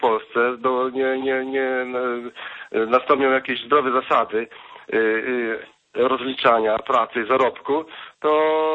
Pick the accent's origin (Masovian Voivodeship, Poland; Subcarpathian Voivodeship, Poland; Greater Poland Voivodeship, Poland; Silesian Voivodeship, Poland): Subcarpathian Voivodeship, Poland; Ja jestem z Podkarpacia